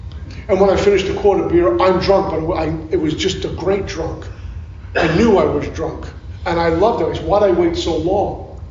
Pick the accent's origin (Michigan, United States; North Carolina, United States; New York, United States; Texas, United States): New York, United States; Brooklyn; I grew up in Brooklyn, and I remember growing up in Brooklyn. I was born in 59, so I remember some of the 60s.